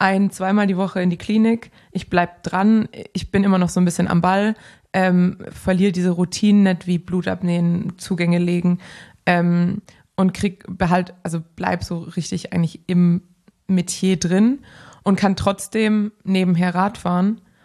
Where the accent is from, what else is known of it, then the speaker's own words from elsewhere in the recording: Baden-Württemberg, Germany; ich bin Schwabe